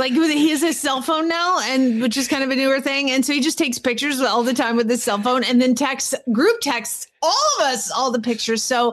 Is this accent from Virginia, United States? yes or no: no; Atlanta, Georgia, United States; I'm from Atlanta, so I know how things go.